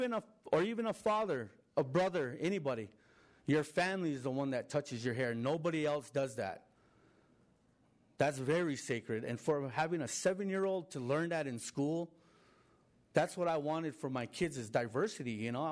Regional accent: Navajo Nation, United States; I am Navajo Dene, and I come from the Navajo Nation.

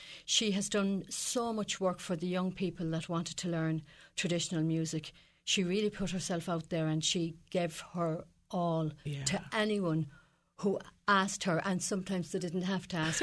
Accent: Gurchin, County Sligo, Ireland; Believe it or not, I know that most people won't believe this, but I'm not American. I'm actually from a little village called Gurchin, County Sligo. It's in the northwest of Ireland.

